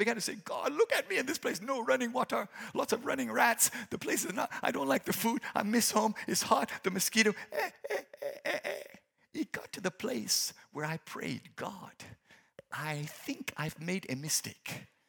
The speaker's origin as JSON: {"language": "English", "country": "Nigeria", "said": "I'm a Nigerian. I'm from Nigeria."}